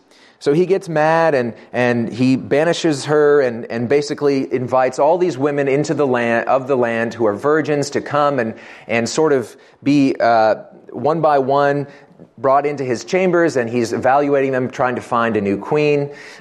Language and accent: English; Indiana, United States; Growing up in Indiana, there's not a lot to do, and so I became a big movie fanatic.